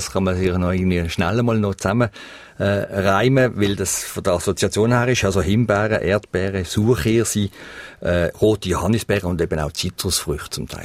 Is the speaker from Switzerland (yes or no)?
yes; Eastern Switzerland, Switzerland; was es auch gibt in vielen Gegenden bei uns in der Ostschweiz